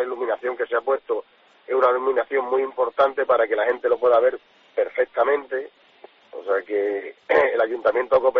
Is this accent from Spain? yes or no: yes; Malpartida, Extremadura, Spain; por eso lo queremos presentar ahí en mi pueblo, en Malpartida